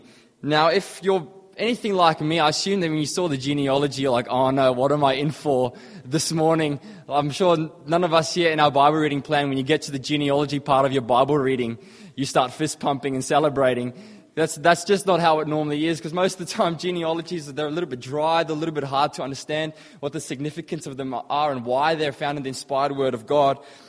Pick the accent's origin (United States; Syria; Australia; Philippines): Australia; Brisbane, Queensland; But yeah, I'm from Brizzy.